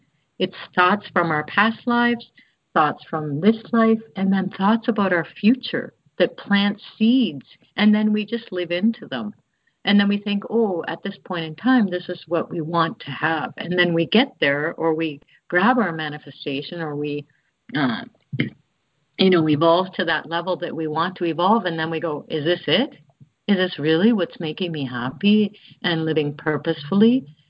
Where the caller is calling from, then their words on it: Chennai, Tamil Nadu, India; And I'm calling from India, Chennai, India.